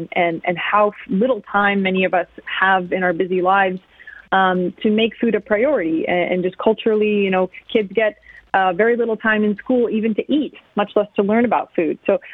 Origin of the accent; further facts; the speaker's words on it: Washington, United States; I grew up in Washington State, going to Lake Chelan, where many of the great apples come from.